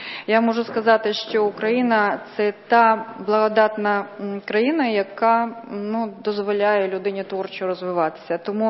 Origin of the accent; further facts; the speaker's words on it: Lithuania; now in Ukraine; Народилась в Україні, виросла в Литві, все життя мріяла жити в Україні. Приїхала в Україну, поступила в університет